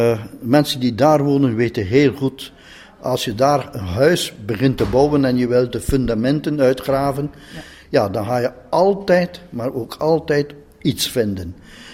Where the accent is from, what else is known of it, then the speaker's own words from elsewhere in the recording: Flanders, Belgium; wij bij ons in Vlaanderen